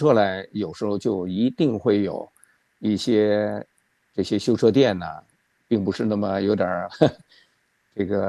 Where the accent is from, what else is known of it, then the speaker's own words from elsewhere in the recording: China; 因为很多美国的年轻人，他不像我们中国人，一定说我一定拿硕士或者拿博士哈。